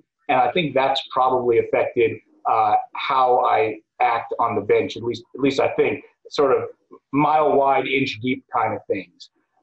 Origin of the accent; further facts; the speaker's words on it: New York, United States; But anyway, in terms of my background, I grew up on Long Island in New York.